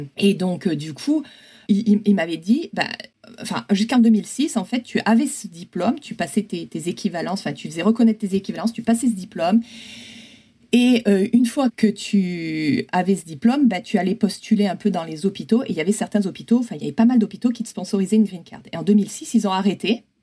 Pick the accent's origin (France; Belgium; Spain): France; Provence-Alpes-Côte d'Azur; now in Grenoble, France; je suis originaire des Hautes-Alpes.